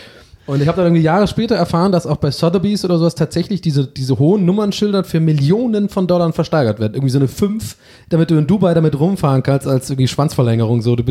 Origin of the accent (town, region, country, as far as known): Tübingen, Baden-Württemberg, Germany; now in Hamburg, Germany